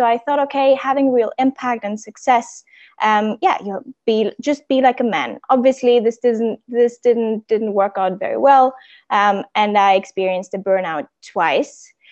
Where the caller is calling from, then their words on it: Greece; I'm tuning in from Greece.